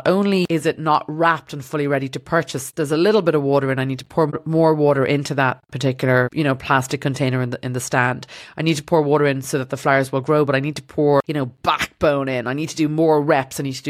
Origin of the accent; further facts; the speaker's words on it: Dublin, Leinster, Ireland; I grew up in Dublin and on Moore Street or Grafton Street